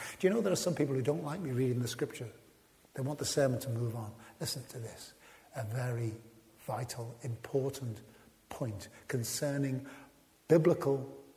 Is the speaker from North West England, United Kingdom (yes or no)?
yes; Liverpool, North West England, United Kingdom; Now, when we grew up in the Dingle, you had respect for old timers.